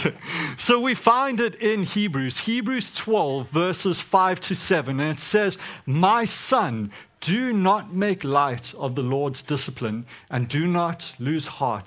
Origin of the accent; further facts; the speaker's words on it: South Africa; I grew up in South Africa, so for me, it brings up an image of a wooden spoon.